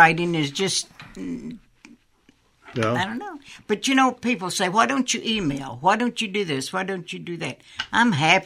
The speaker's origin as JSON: {"language": "English", "region": "Tennessee", "country": "United States", "tie": "born or raised there", "said": "So when I was little and growing up in Tennessee, my dad would give me 50 cents."}